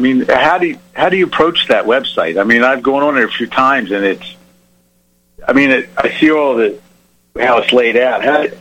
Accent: Abington Township, Pennsylvania, United States; I'm from Abington Township myself. I graduated from Abington High School.

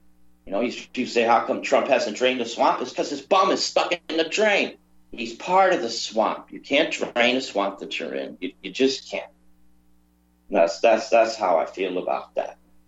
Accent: United States; I'm an American, too. It's my country as well, whether you believe it. Just because I'm not there doesn't make me less American or less caring about my country.

